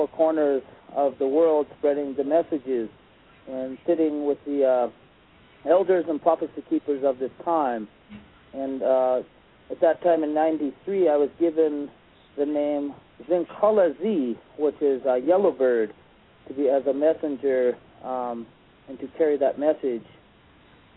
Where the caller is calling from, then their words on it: Cornville, Arizona, United States; I'm calling in from Arizona, Cornville, Arizona.